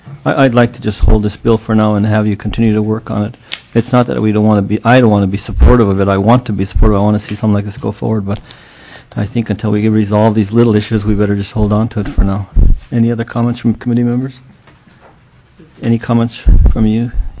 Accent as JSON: {"language": "English", "town": "Angoon", "region": "Alaska", "country": "United States", "tie": "born or raised there", "said": "I mean, that's also true in my hometown of Angoon."}